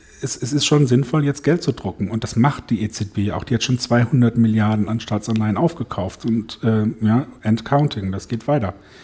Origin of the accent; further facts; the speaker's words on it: Baden-Württemberg, Germany; Also ich bin Badener, warum nicht?